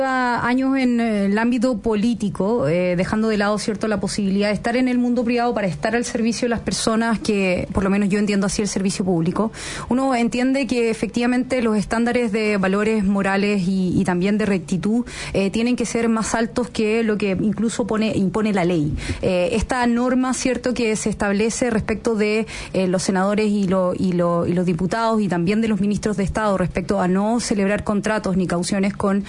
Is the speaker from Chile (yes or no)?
yes; Maullín, Los Lagos, Chile; yo me acuerdo en los tiempos de mi infancia donde en Maullín, Puerto Montt, tú podías caminar por las calles tranquilamente